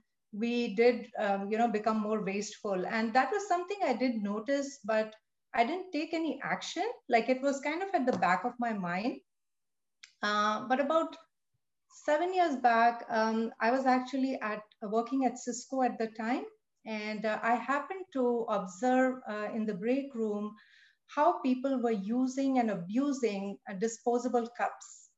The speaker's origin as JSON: {"language": "English", "country": "India", "tie": "born or raised there", "said": "So growing up in India"}